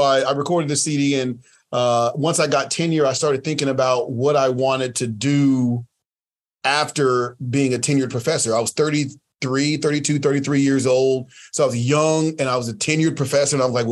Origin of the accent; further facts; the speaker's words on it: Dallas, Texas, United States; Yeah. So I grew up in Dallas, born and raised in the Dallas area. The neighborhoods I grew up in were predominantly Black and Mexican.